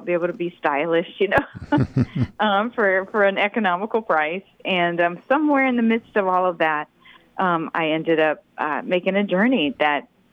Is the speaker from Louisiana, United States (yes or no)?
yes; Louisiana, United States; Oh, I grew up in South Louisiana. I grew up Catholic. I went to church, basically.